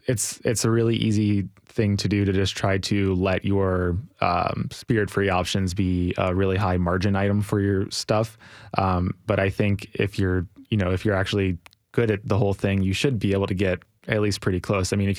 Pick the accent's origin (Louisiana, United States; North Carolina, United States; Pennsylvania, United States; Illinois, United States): Louisiana, United States; which really hurts for me since I'm from Louisiana.